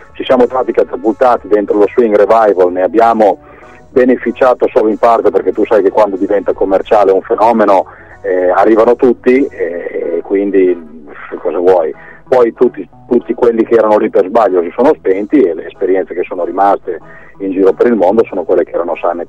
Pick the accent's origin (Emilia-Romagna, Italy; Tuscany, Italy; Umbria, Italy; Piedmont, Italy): Emilia-Romagna, Italy; Forlì; Io sono di Forlì, prendevo il mio trenino e nei miei 14, 15, 16 anni venivo a fare il piccolo giovane punk rocker